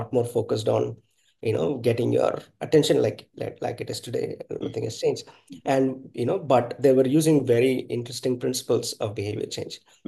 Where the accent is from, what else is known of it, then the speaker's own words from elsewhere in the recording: Coimbatore, Tamil Nadu, India; moved away as an adult; So, I grew up in Coimbatore, and after I finished my degree, I kind of started a lot of small ventures.